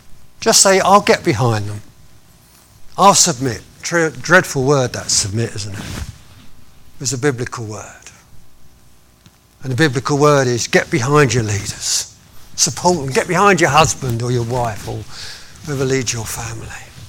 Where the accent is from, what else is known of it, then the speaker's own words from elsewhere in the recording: United Kingdom; Now, we're British. Well, I'm British. You might not be. But I'm British.